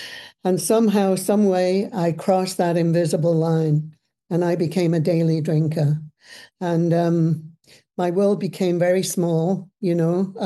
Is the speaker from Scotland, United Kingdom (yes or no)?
no; Liverpool, North West England, United Kingdom; I'm born and raised in England, in Liverpool, where drinking was a way of life.